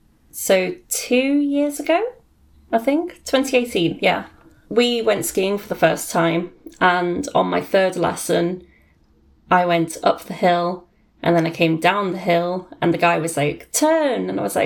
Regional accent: United Kingdom; I'm British and I don't want magnets of red phone boxes.

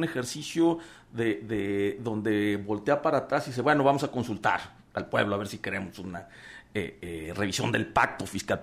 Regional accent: Jalisco, Mexico; Quienes pagan los platos rotos somos los jaliscienses.

